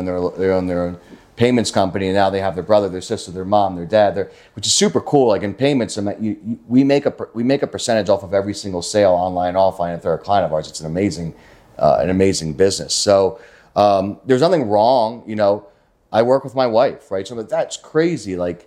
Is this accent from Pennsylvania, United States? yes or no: yes; Philadelphia, Pennsylvania, United States; I'm from Philadelphia. So it's like, we are trash. Like everyone from that area is kind of like just white trash, if you will.